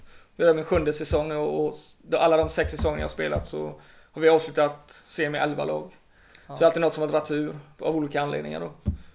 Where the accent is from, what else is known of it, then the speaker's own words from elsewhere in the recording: Småland, Sweden; jag är ju uppvuxen i Småland